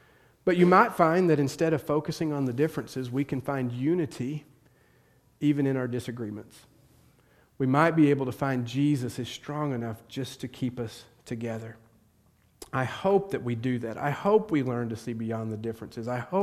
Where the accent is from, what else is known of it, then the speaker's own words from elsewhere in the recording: the South, United States; I am from the South. Where I'm from, I still hear stories of people that say, you go worship with your own people.